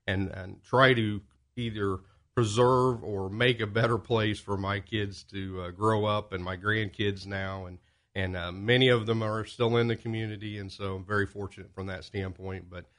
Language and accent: English; Clay City, United States; Well, I'm from Clay City, graduate of Clay City High School, proudly can say